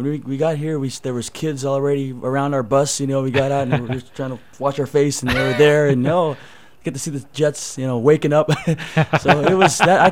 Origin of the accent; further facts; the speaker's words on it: Tonga; now in Salt Lake City, United States; When we came from Tonga in 65 and settled in Salt Lake, he just wanted something our family could do together.